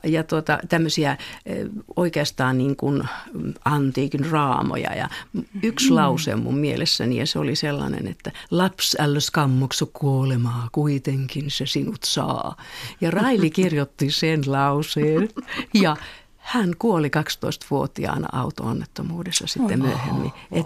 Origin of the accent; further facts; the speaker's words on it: Lohja, Uusimaa, Finland; vietin sota-aikani Lohjalla. Ja siellä oli tämä lapsuuteni Lohjalla